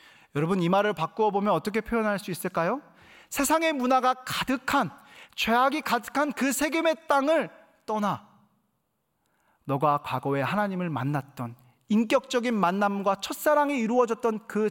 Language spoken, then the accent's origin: Korean; Paju, Gyeonggi Province, South Korea; 제가 어린 시절 보냈던 지역은 경기도 파주입니다.